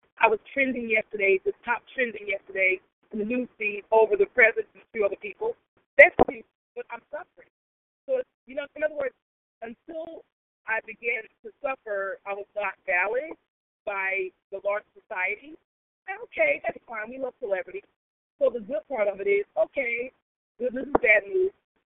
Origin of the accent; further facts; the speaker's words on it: Newark, New Jersey, United States; So because I'm from Newark, I wanted to offer Essex County College students these opportunities